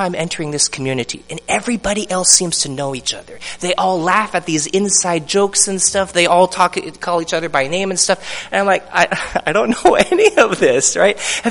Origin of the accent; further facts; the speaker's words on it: Seattle, Washington, United States; born there; I was born in Seattle. I'm American.